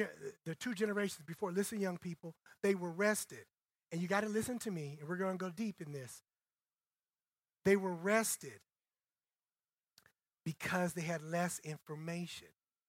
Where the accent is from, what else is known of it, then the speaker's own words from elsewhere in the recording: Indiana, United States; now in California, United States; I'm 50 years old, and I used to go to my grandparents' house. I'm from Indiana.